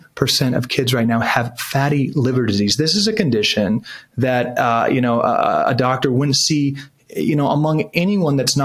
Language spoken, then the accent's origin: English; Washington, District of Columbia, United States; I grew up in Washington, D.C., a good young conservative